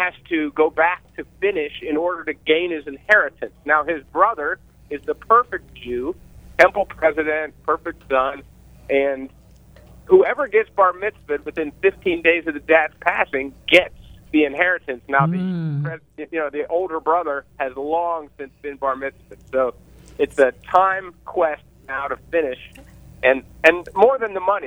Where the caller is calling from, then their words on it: Nashville, Tennessee, United States; Yeah, Nashville, Tennessee.